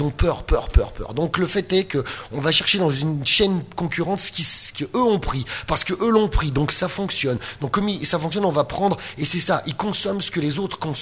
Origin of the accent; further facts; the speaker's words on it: Lyon, Auvergne-Rhône-Alpes, France; j'ai grandi à Lyon, je me suis marié